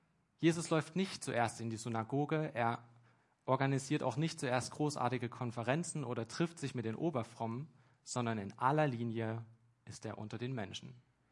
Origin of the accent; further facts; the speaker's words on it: Marienberg, Saxony, Germany; Reizenheim ist ein kleines Kaff mit 300 Einwohnern, liegt ein paar Kilometer entfernt von meiner Heimatstadt Marienberg in Sachsen an der tschechischen Grenze.